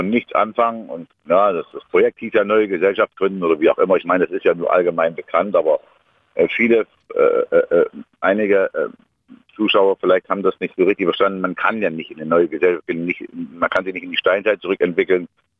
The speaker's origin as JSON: {"language": "German", "town": "Gelbensand", "region": "Mecklenburg-Vorpommern", "country": "Germany", "lives_now": "Berlin, Germany", "said": "Aus Gelbensand in Mecklenburg-Vorpommern, gerade in der, im Bereich Berlin."}